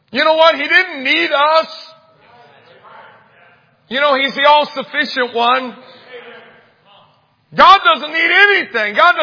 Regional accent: Brazil, Indiana, United States; also born or lived in Greencastle, Indiana; We moved from Greencastle, Indiana to Brazil, Indiana. My dad bought a little mini farm, and across the street from us … unchurched, unsaved, four little kids. I was 5 years of age.

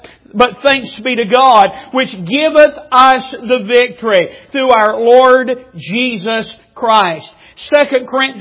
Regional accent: Lenore, United States; Had the opportunity last night to travel back up to my hometown of Lenore.

